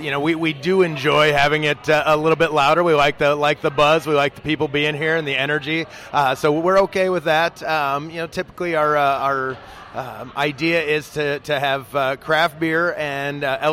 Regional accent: Des Moines, Iowa, United States; So I'm originally from Des Moines and grew up here

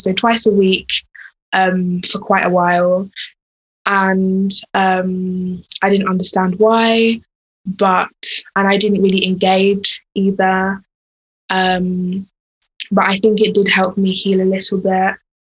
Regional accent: South East England, United Kingdom; where I grew up in East Sussex, there weren't many black families

